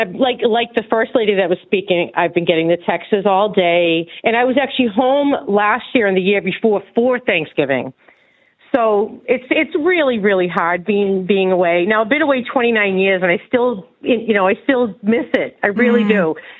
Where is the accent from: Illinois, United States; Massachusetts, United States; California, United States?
Massachusetts, United States; Dedham; So, like, today, I'm from Dedham, Massachusetts. So, today, we would be playing Norwood, Massachusetts in football.